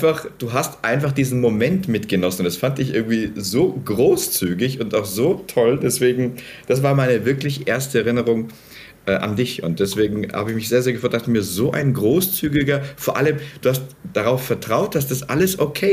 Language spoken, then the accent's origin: German; Berlin, Germany; born there; Ich bin in Berlin geboren. Ich bin Kind von zwei Arbeitern